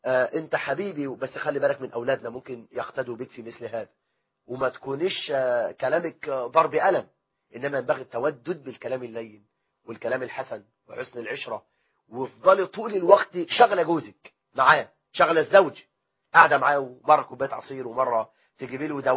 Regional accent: Egypt; بلدنا مصر

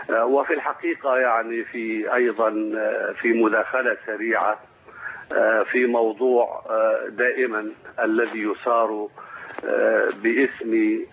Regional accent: Egypt; ونحن جميعا أبناء مصر

